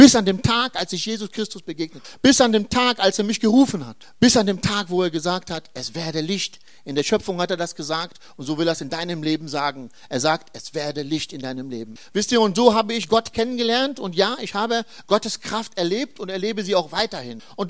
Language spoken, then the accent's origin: German; Hildesheim, Lower Saxony, Germany; ich komme aus Hildesheim. … Ich bin 44, noch 44, bald 45. Bin verheiratet und wohne in Hildesheim und diene dort in der Gemeinde Ecclesia.